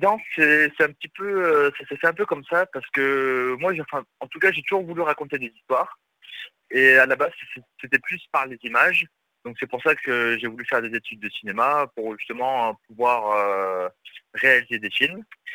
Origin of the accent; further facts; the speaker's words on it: Saint-Raphaël, Provence-Alpes-Côte d'Azur, France; now in Paris, France; Donc je viens du sud de la France, de Saint-Raphaël exactement. Je suis parti à Lille faire mes études de cinéma. Et maintenant, j'habite sur Paris